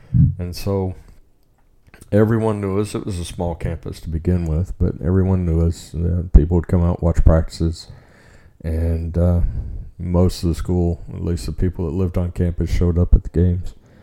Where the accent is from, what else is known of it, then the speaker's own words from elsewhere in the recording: Dallas, Texas, United States; also born or lived in Oklahoma City; I was born in Oklahoma City, believe it or not. My family moved around, maybe not a lot, for not being military, but we ended up spending most of our time in Texas, in the Dallas-Fort Worth area